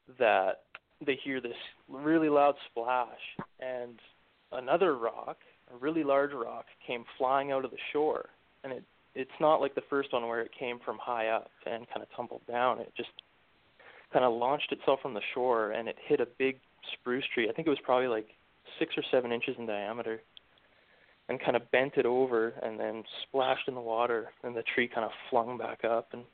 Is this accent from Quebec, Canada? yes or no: no; Alberta, Canada; also born or lived in Saskatchewan; I am Canadian. Yeah. Born in Saskatchewan, but raised in Alberta most of my life.